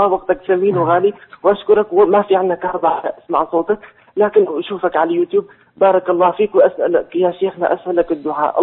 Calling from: Syria; أنا حكيت من سوريا،

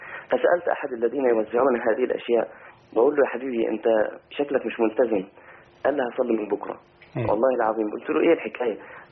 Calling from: Alexandria, Alexandria Governorate, Egypt; أنا أراسلكم من الإسكندرية

